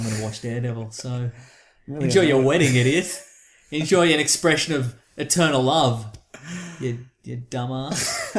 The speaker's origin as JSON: {"language": "English", "country": "Australia", "said": "I'm from Australia!"}